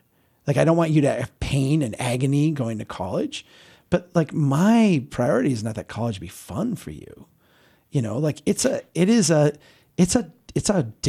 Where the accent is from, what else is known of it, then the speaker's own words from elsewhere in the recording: United States; Because I'm an American.